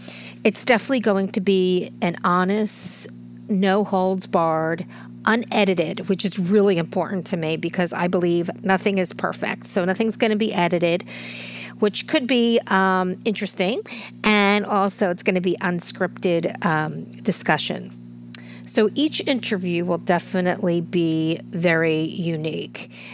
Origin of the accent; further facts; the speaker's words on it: New Jersey, United States; I am from Jersey, and we don't pull any punches here.